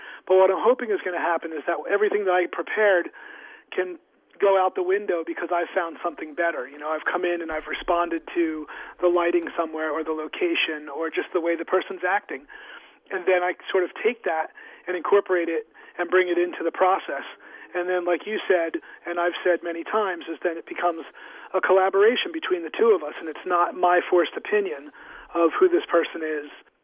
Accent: New Jersey, United States; Yeah, we're really from the same area. I grew up in New Jersey, just about 30 minutes south of him.

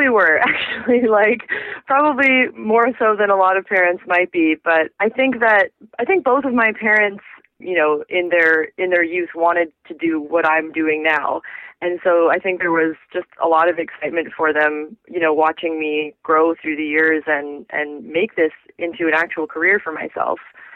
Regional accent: Markham, Ontario, Canada; when I moved to Toronto, I grew up in Markham, which is just outside of Toronto.

